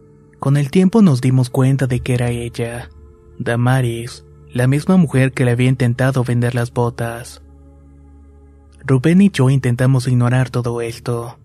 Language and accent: Spanish; Venezuela; moved away; Esto que voy a contar pasó en el año 2017 cuando vivía en mi país, Venezuela.